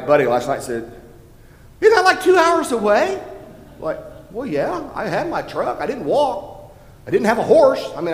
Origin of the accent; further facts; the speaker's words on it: Franklin, United States; I was raised in a black neighborhood over on Pratt Street here in Franklin. I was a brat from Pratt. We were the only white people on the block.